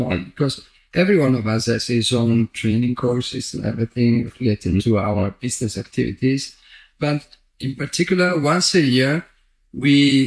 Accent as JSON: {"language": "English", "town": "Venice", "region": "Veneto", "country": "Italy", "tie": "born there", "second_language": "English", "said": "I was born in Venice, but I have to admit that it's like a very small town. It's 500,000 people"}